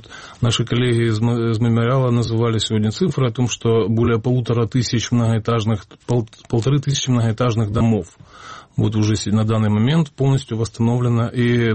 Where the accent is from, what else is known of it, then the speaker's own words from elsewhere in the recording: Donbas, Ukraine; я выходец из Донбасса. Поэтому у меня остались там и знакомые, и друзья, которые проживают там